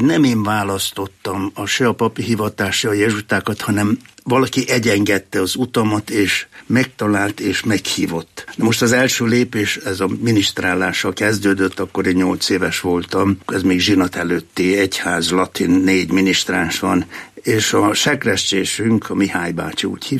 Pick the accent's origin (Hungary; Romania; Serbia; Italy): Serbia; Novi Sad, Vojvodina; born there; 1945-ben születtem, február 22-én Újvidéken. Akkor az már Jugoszlávia volt. De a Vajdaság területén akkor valami fél millió magyar élt, és nekünk megvolt egy bizonyos önállóságunk, autonómiánk. Én magyar iskolába jártam